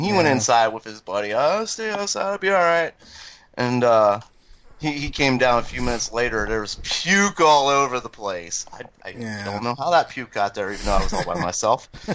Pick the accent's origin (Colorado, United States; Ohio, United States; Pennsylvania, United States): Ohio, United States; Cincinnati; I'm a Cincinnatian. We're heavily German here, so we also have to drink.